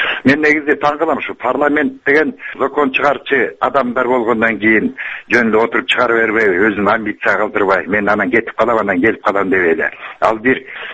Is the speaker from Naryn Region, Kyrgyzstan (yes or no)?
yes; Naryn, Naryn Region, Kyrgyzstan; Нарындан болом.